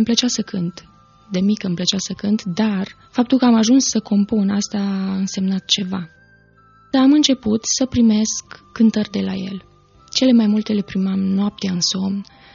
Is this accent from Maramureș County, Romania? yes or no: yes; Baia Mare, Maramureș County, Romania; am 30 de ani și sunt din Baia Mare.